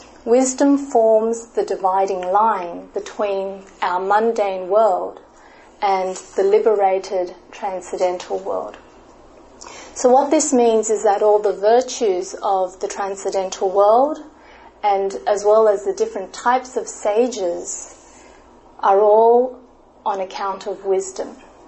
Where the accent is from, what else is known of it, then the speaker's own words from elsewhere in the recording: Australia; given that I'm from Australia